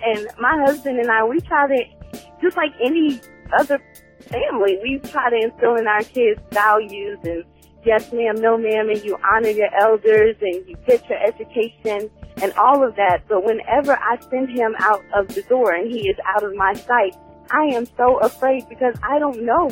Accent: Lynchburg, Virginia, United States; I grew up in Lynchburg, Virginia.

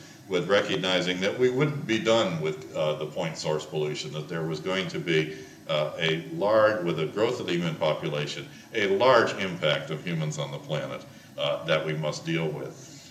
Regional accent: Cleveland, Ohio, United States; Closer to home, when I was growing up in Cleveland, whitefish were unknown except in the history of the city in Lake Erie.

